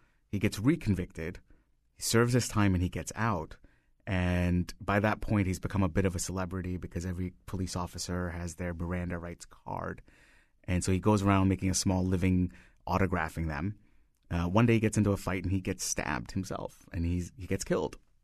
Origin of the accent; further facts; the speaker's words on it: India; moved away as an adult; So I grew up in India and I moved here 16 years ago.